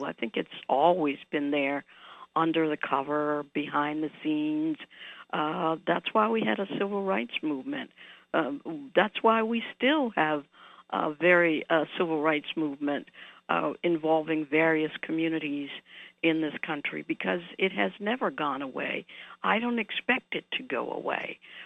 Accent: New Orleans, Louisiana, United States; I think about my own coming from Louisiana. I grew up in New Orleans and, you know, in a segregated society.

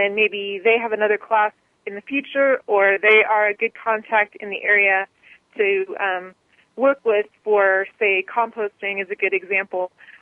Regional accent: Colorado, United States; I have been here off and on for 20 years, I would say, but I'm originally from Colorado, and that's where I started gardening

